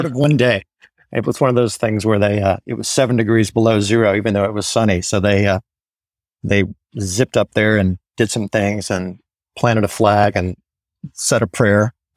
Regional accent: Mississippi, United States; Being from, you know, growing up in Mississippi, I read a bit about the, you know, the pioneering naturalists down here

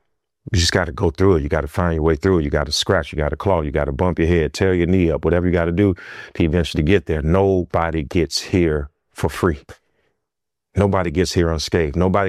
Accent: Gary, Indiana, United States; I'm from Gary, Indiana.

